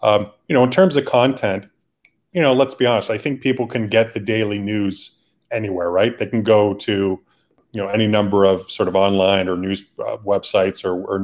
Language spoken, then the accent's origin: English; Canada; as a Canadian, it's pretty, I think it's pretty unthinkable that a guy like him, a Canadian, is one of the most influential and powerful figures in international soccer